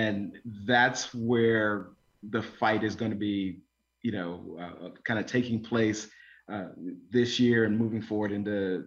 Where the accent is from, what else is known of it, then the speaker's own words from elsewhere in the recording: Arkansas, United States; So in my home state of Arkansas, there's lots of changes where people are trying to restrict how much absentee voting can occur.